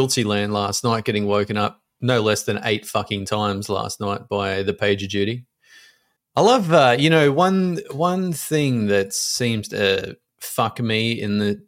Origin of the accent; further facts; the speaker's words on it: Australia; Being an Aussie, not watching the news ever because I fucking hate it.